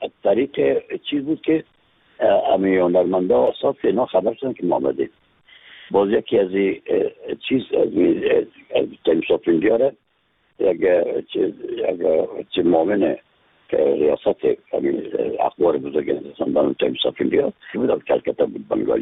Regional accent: Afghanistan; از افغانستان هستیم

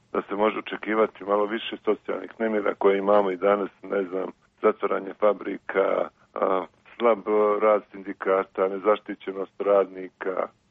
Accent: Montenegro; Možda je to kod nas u Crnu Goru malo drukčije.

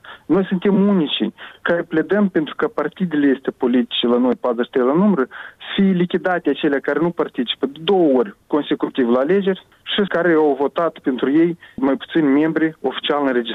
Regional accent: Moldova; un război este pus anume pentru a dispărea noi ca neam, ca moldoveni.

